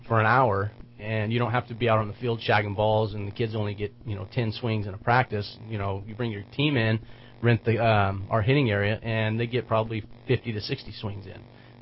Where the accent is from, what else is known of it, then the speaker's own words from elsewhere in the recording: Reading, United States; I grew up here in Reading.